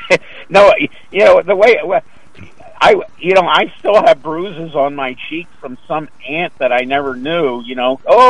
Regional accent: Philadelphia, Pennsylvania, United States; and I'm from that area. I'm from Philadelphia, and he is from Wilmington, which is the greater Philadelphia area.

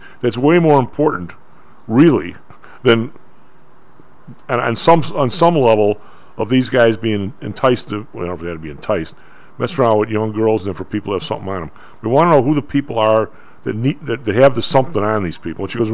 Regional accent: Illinois, United States; I'm from Illinois. I never knew the name.

